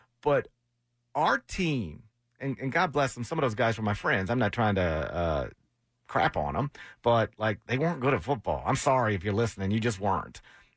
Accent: Horn Lake, Mississippi, United States; B, didn't grow up in Horn Lake when I grew up in Horn Lake

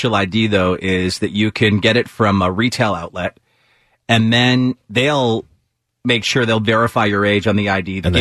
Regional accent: Donaghadee, Northern Ireland, United Kingdom; born there; Yeah, Poundtown's in the place I was born. That's where I was born in Donaghadee.

